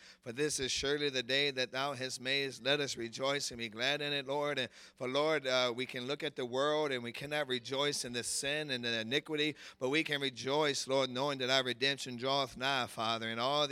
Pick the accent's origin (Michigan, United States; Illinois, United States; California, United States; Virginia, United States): Virginia, United States; Lynchburg; I'm from Lynchburg, Virginia.